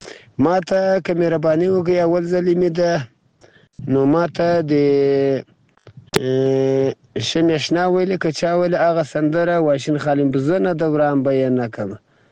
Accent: Zabul, Afghanistan; now in Iran; د زابل ولایت خاکیابان دی ولسوالۍ د اجنیم د کلی اوسیدونکی یم. دا مهال له ایران له تای سره په تماس کې یم.

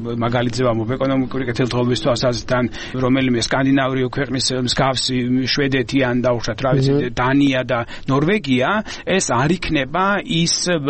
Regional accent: Samegrelo-Zemo Svaneti, Georgia; მეც ასე ვთქვათ მეზობელი კუთხიდან ვარ სამეგრელოდან ვარ წარმოშობილი

